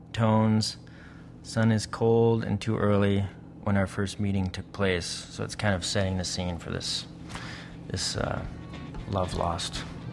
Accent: New York, United States; But I grew up in New York, outside of the city a little bit

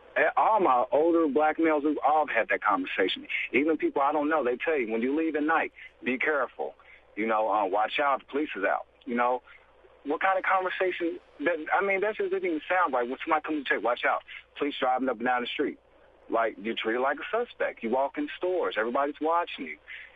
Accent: Indianapolis, Indiana, United States; me as a black man, I'm 28 from Indianapolis

